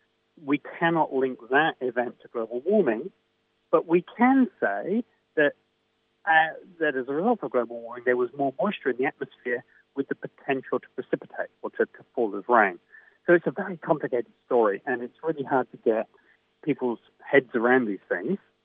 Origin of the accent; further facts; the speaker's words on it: United Kingdom; It's the same psychology as myself growing up in the United Kingdom.